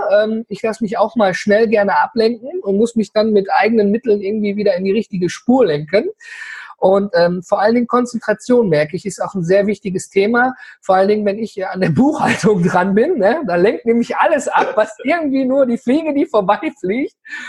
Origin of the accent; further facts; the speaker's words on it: North Rhine-Westphalia, Germany; ich komme ja hier aus dem Ruhrgebiet